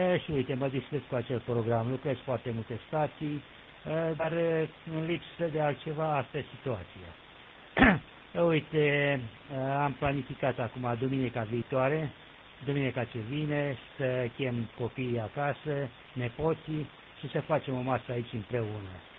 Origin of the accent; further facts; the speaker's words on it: Oltenia, Romania; sunt Oltean